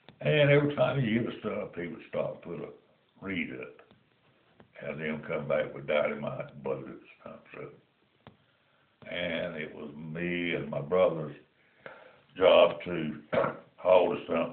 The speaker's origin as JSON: {"language": "English", "town": "Deep Run", "country": "United States", "tie": "born or raised there", "said": "Well, that was when I was raised or born in the Deep Run area."}